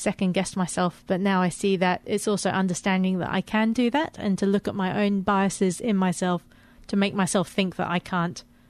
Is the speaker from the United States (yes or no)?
no; Zimbabwe; I grew up in Zimbabwe, and so I saw a lot of disease that I saw there that I didn't see in England.